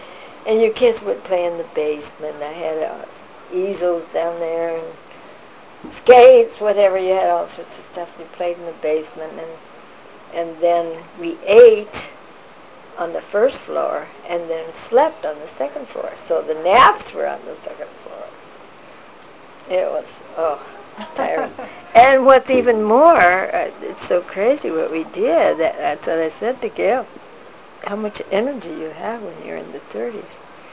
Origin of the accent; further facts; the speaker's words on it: California, United States; also born or lived in Ames / Chicago; and that is because I grew up in California, and to go to the mountains and go to the snow and learn to ski was so fun.